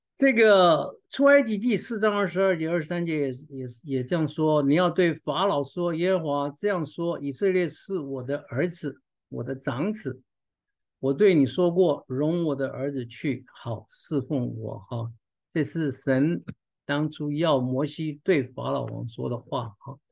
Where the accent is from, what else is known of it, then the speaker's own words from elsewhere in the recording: Taiwan; 我记得我小时候在台湾啊，我们家附近是一个农田哈。